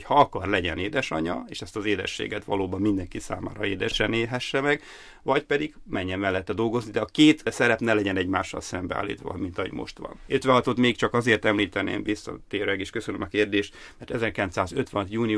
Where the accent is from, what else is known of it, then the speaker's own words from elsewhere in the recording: Hungary; Nekem, mint magyar szakembernek az volt a feladatom, hogy a magyarországi szakemberképzést, a szülésznőgyógyász képzést tekintsem át